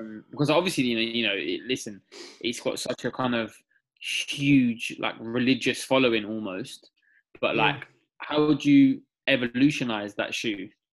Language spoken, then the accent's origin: English; London, United Kingdom; so when I was growing up in London, there was a spate